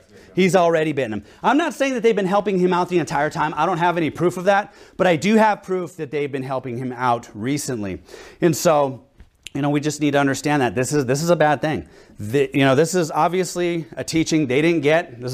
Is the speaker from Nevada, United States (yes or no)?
no; Seattle, Washington, United States; We're from the Seattle, Washington area, right? We used to live about an hour from Seattle